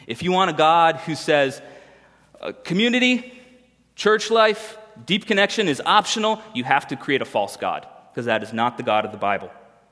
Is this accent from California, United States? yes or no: no; Miami, Florida, United States; And even though I grew up in Miami and took 4 years of Spanish in high school